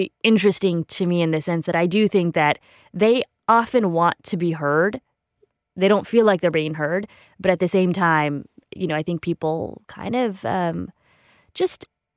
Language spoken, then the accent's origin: English; Indiana, United States; I'm a Midwesterner. I grew up in Indiana. No, it's not Ohio.